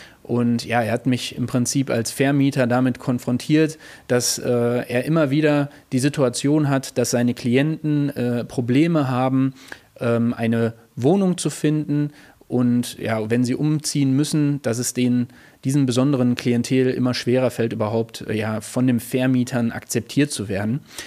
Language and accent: German; Hagen, North Rhine-Westphalia, Germany; wir kommen ja hier aus Hagen und hier bei uns in Nordrhein-Westfalen